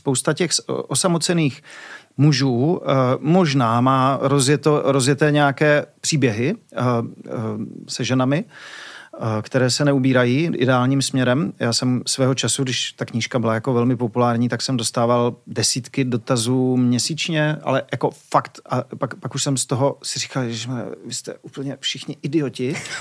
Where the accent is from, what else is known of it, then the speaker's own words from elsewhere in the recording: Moravia, Czechia; u nás na Moravě se říká v čil, jo?